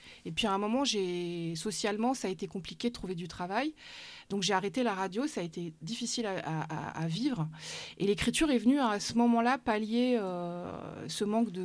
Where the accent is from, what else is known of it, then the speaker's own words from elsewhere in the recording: Stains, Île-de-France, France; j'ai grandi un peu à Stein dans le 93 aussi, ouais.